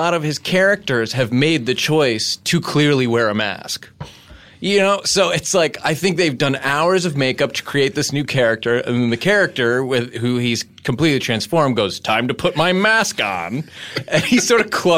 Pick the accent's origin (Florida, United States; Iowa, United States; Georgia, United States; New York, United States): New York, United States; Bronx; if you grew up like me and Hayes, we grew up in the Bronx, and you had to make your own Samba 1 beat or Samba 2 or your marimba sound or ocarina sound.